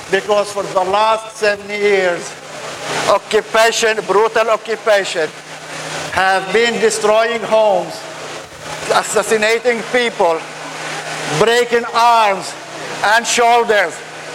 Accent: Canada; But we, as a Canadian, we cherish our understanding and appreciation to the freedom of the speech, freedom of expression

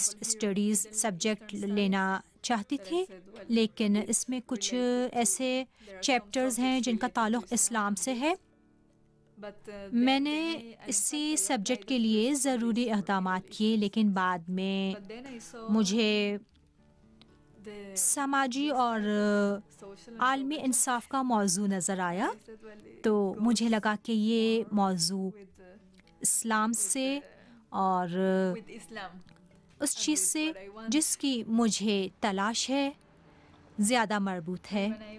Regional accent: Venezuela; also born or lived in Caracas; میں وینزویلا کی رہنے والی ہوں. میری پیدائش کاراکاس میں ہوئی. کچھ عرصہ گزرنے کے بعد ہم لوگ پورٹ لیگروس شہر چلے گئے. یہ ساحلی شہر ہے. میرا بچپن اسی شہر میں گزرا.

